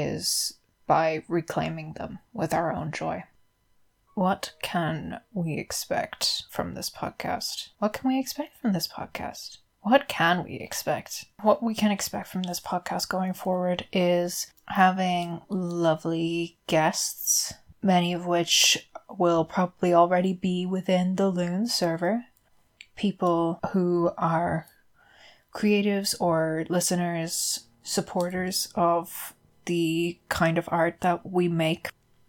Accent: Ireland; accent: Irish; And if you can't hear it, I'm Irish. And the accent comes and goes, as in the subtlety of it. I've been told that it's very mild

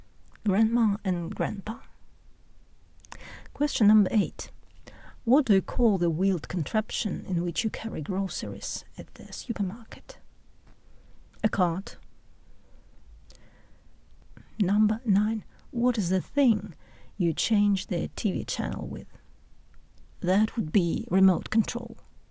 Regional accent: Russia; Where you're from? I'm from Russia.

